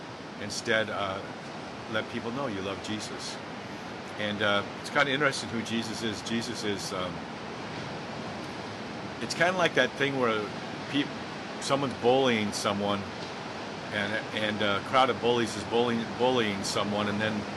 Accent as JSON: {"language": "English", "region": "Hawaii", "country": "United States", "said": "And so aloha means to is love, and I'm from Hawaii."}